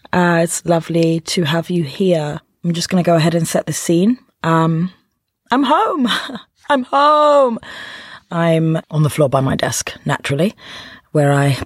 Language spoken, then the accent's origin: English; London, United Kingdom; I'd be happy about doing the show in my hometown for my friends and family and the people of London.